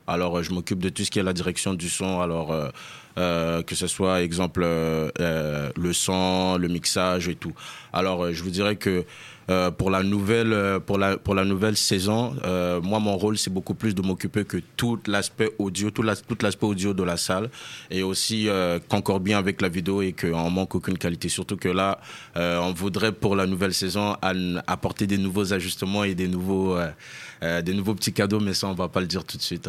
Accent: Montreal, Quebec, Canada; je viens de Montréal et aussi de Québec. Alors, on peut dire les deux.

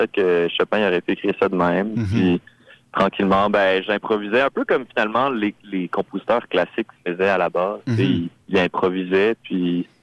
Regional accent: Longueuil, Quebec, Canada; also born or lived in Saint-Lambert; Je suis né à Longueuil, je suis un petit gars de banlieue.

